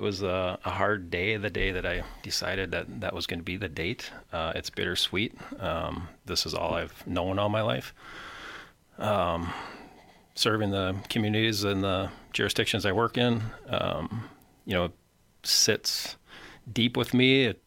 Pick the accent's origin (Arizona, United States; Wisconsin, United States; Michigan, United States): Wisconsin, United States; Wisconsin Rapids; I'm a local here, born and raised in Wisconsin Rapids.